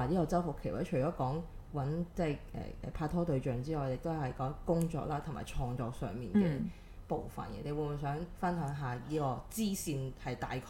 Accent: Hong Kong; now in Taiwan; 喺香港，作為一個香港人，我喺香港 full time 嘅經驗雖然唔係好多，因為我之後就去咗讀 master 咁樣。

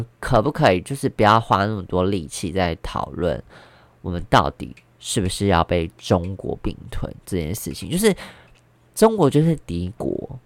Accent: Taiwan; 我觉得我对于身为台湾人是真的很骄傲的，

